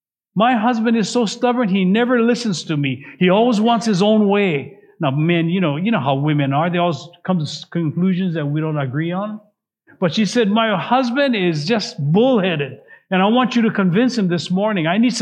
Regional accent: Hawaii, United States; now in California, United States; When I was growing up in Hawaii, one of the things that we loved was persimmons.

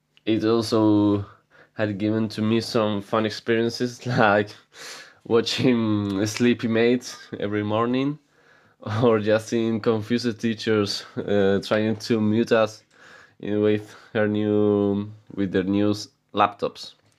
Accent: Spain; English is a second language; I'm 16 years old and I'm from Spain.

